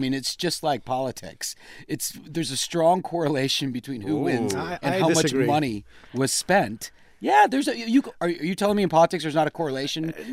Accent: Charlotte, North Carolina, United States; I don't know if you guys have been to South Carolina that much, but I grew up in Charlotte. I can tell you that is a very hard place to be brown.

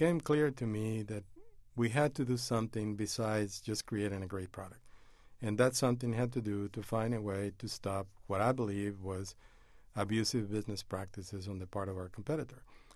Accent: Piedras Negras, Coahuila, Mexico; English is a second language; In my hometown in Piedras Negras in Mexico, I ran into a Methodist missionary who said that if I really wanted to be a good auto mechanic, I would have to learn English.

